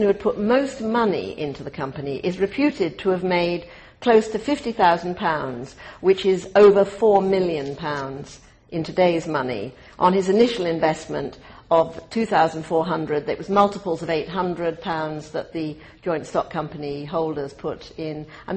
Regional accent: United Kingdom; Now, Duke, for those of you not steeped, as we British are, in the hierarchy of the aristocracy

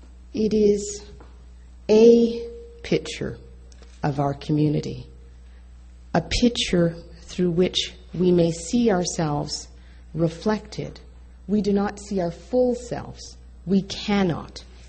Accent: LaSalle, Ontario, Canada; These are the kids I played with when I grew up in LaSalle.

